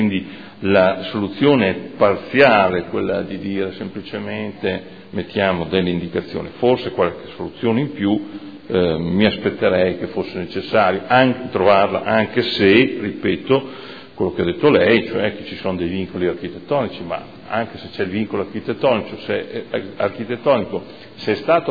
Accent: Modena, Emilia-Romagna, Italy; io che sono modenese

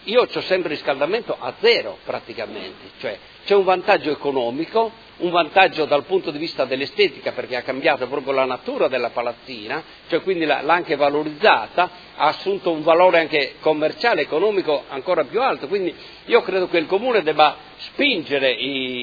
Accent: Modena, Emilia-Romagna, Italy; io sono di Modena

